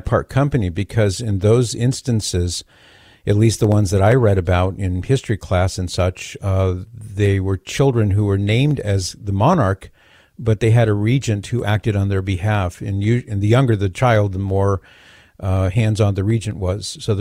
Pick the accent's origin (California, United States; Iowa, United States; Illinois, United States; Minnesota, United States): California, United States; Mission Viejo; I grew up in Mission Viejo in Orange County.